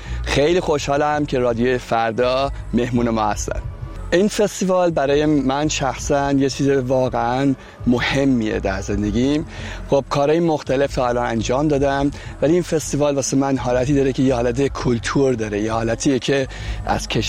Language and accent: Persian; Iran; ما خودمون ایرانی هستیم